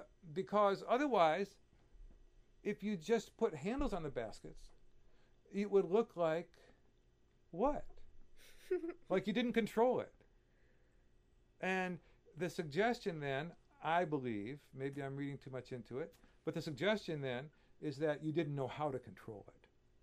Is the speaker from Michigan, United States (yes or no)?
yes; Flint, Michigan, United States; also born or lived in Colorado; I was back in my hometown, Flint, for the summer after my 1 year of college in Colorado.